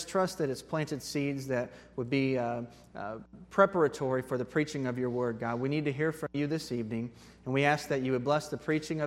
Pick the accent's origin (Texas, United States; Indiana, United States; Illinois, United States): Indiana, United States; Indianapolis; I grew up in Indianapolis, more on the west side in the Brownsburg area.